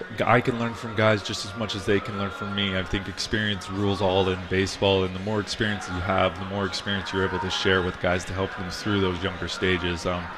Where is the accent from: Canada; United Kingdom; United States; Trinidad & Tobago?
United States; Philadelphia, Pennsylvania; But, you know, I think growing up in Philly or coming up with Philly was really interesting.